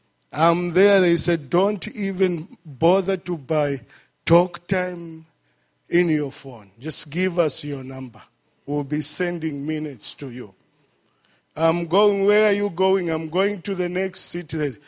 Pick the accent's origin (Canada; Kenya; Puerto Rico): Kenya; in fact, look, this proves that I'm a Kenyan.